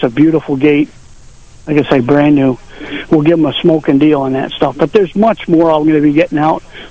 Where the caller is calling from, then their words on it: Tyrone, New York, United States; I'm calling from Tyrone.